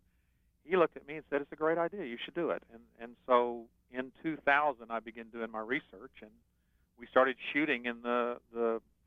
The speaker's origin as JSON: {"language": "English", "town": "Lubbock", "region": "Texas", "country": "United States", "said": "And we said, \"Well, we're from Lubbock,\" and we're high school kids."}